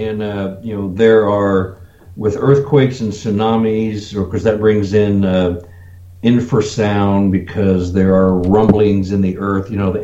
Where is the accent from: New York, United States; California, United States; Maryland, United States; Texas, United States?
Texas, United States; Dallas; moved away as an adult; now in Kansas City, United States; I'm originally from Texas, Dallas, Texas. I'm a Texas boy. And I moved up to Kansas City in 1988, followed my now ex-wife up here, and decided to stay.